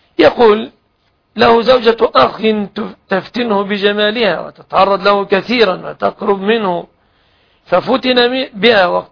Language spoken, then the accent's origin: Arabic; Egypt; أن يحفظ بلادنا مصر